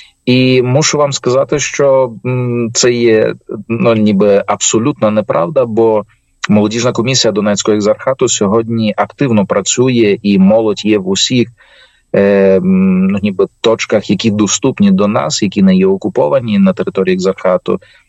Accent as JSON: {"language": "Ukrainian", "town": "Lviv", "region": "Lviv Oblast", "country": "Ukraine", "tie": "born or raised there", "also_born_or_lived": "Italy", "said": "Я родом зі Львова. Відповідно, в дитячі роки я сам був учасником селезіанської ораторії Львові при церкві Покрови."}